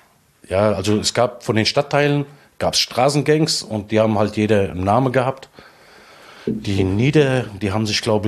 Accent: Griesheim, Hesse, Germany; Ich komme eigentlich aus Griesheim.

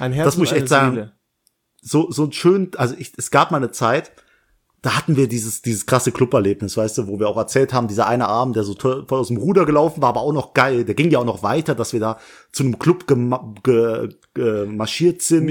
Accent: Langweiler, Germany; in der Nähe von Langweiler, dem Dorf, wo ich herkomme

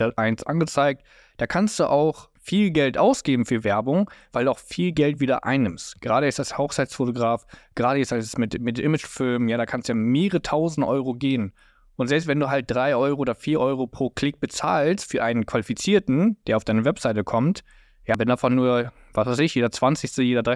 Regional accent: Hanover, Lower Saxony, Germany; Also ich komme jetzt hier aus Hannover.

